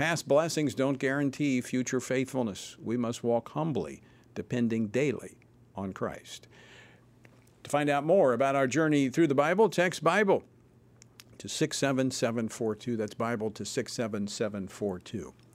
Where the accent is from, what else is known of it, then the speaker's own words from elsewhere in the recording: Louisiana, United States; Well, the latest is coming from my home state of Louisiana, a very strong pro-life state, which I'm proud of.